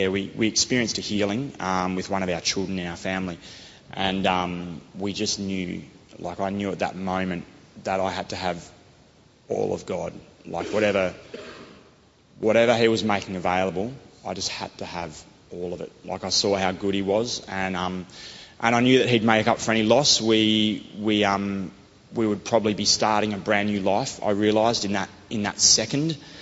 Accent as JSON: {"language": "English", "town": "Sydney", "region": "New South Wales", "country": "Australia", "tie": "born or raised there", "moved": "as an adult", "said": "I was born in Sydney, and growing up, I probably spent most of my time on or in or under the water."}